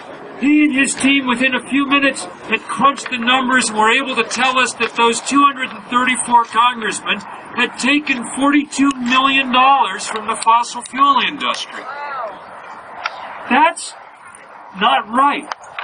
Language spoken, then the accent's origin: English; New England, United States; Now, I'm rooting for the Patriots, because I'm from New England.